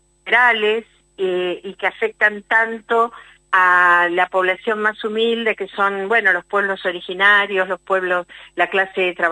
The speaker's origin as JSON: {"language": "Spanish", "country": "Argentina"}